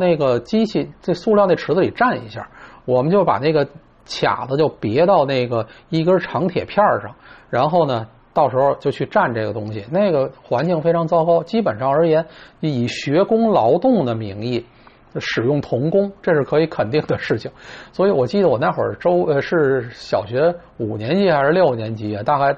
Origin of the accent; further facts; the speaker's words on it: Beijing, China; accent: Beijing; 按我们北京话叫半不啰啰的